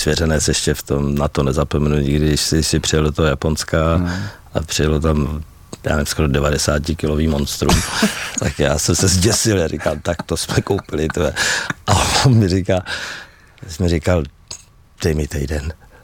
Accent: Nymburk, Central Bohemian Region, Czechia; also born or lived in Městec Králové; Tak v Městci Králové jsem se narodil, protože v Nymburce podle mě bylo plno v porodnici

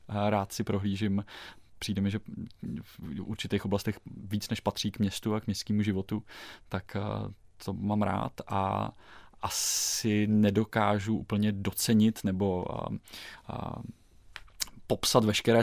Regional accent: Prague, Czechia; protože si vždycky říkám, že jako Pražák můžu Prahu tvrdě kritizovat

